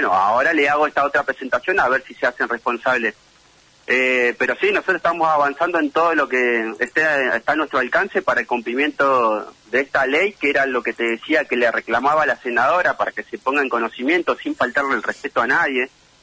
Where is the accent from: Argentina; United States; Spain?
Argentina; Tierra del Fuego; yo soy fueguino. Nosotros somos fueguinos. Mis hermanos, mi familia, mi mamá, somos fueguinos.